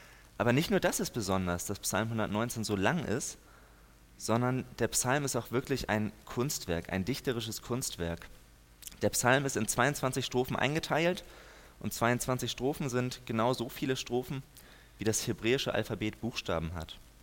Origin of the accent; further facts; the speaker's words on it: Schleswig-Holstein, Germany; Und ich selber bin gebürtiger Norddeutscher, ich komme aus Schleswig-Holstein oben.